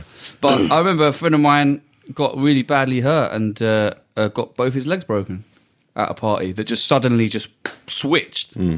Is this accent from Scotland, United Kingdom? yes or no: no; London, United Kingdom; And I'm from West London.